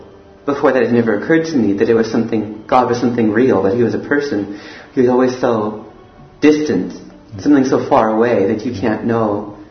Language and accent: English; Seattle, Washington, United States; born there; Well, I was born near the city of Seattle in the Northwest. Mm-hmm. In the suburbs, and I guess my life was pretty average, suburban American life.